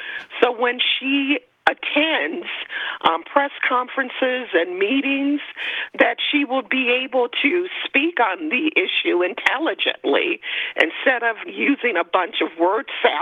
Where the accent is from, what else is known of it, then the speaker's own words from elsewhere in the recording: Chicago, Illinois, United States; I was born and raised in Chicago. I am not a Wisconsin native, and I have family members in Chicago.